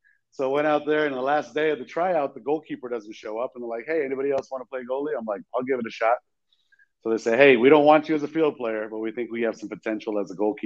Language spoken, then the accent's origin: English; Burbank, California, United States; So I grew up in Burbank, California. I loved sports as a child.